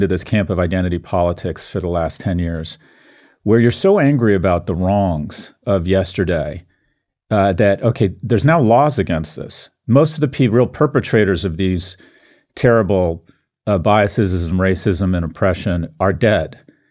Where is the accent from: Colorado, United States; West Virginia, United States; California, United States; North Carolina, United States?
California, United States; Los Angeles; I grew up in West Los Angeles, my mother is Jewish